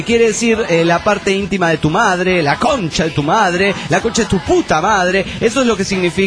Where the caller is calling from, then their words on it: Los Mochis, Sinaloa, Mexico; de Los Mochis, Sinaloa, México.